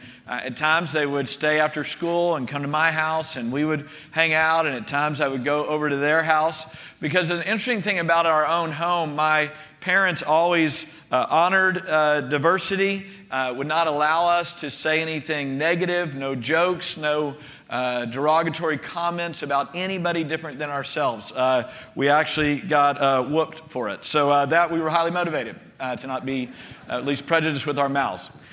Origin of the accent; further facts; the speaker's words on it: Beaumont, Texas, United States; also born or lived in New Haven, Connecticut; I was born in New Haven, Connecticut, which is the Northeast. My parents are from that area, from the East Coast, and we moved to Beaumont, Texas, Southeast Texas, Cajun country, and country.